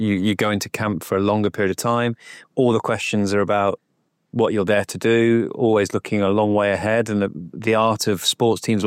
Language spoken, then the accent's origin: English; England, United Kingdom; You know, it's just hard to control as English people. It's hard to control our mindset as fans, isn't it?